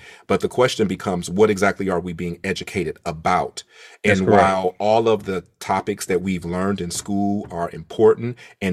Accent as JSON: {"language": "English", "town": "Detroit", "region": "Michigan", "country": "United States", "said": "First of all, shout out to being from Michigan. Of course, I'm from Michigan to Detroit."}